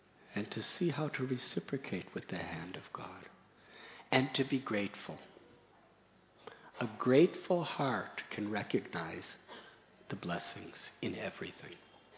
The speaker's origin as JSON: {"language": "English", "country": "United States", "said": "Now, I'm from America, the United States, in the 1960s, which is before some of you were even born."}